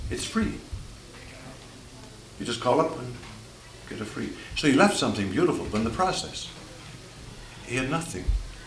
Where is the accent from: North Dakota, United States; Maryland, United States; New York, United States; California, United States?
North Dakota, United States; In my home state of North Dakota. What happened to my North Dakota state?